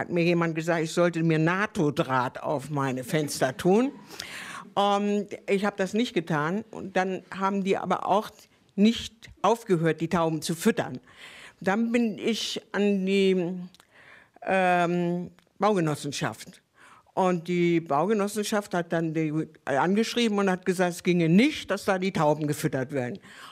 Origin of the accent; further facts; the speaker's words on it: Hamburg, Germany; oh, direkt am Hafen, ich bin Hamburgerin